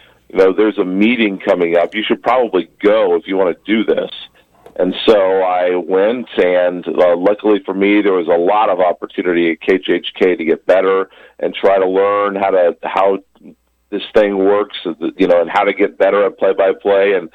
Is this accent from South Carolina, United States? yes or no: no; Topeka, Kansas, United States; Yeah, I grew up in Topeka. You know, I've been very, very fortunate to have, you know, probably the best parents that I could ask for.